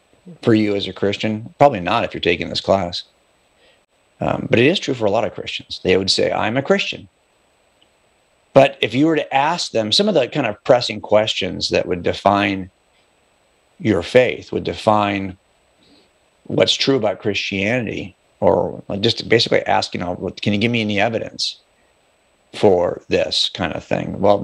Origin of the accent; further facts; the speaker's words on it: California, United States; But the point is, I can say with confidence that I'm a Californian.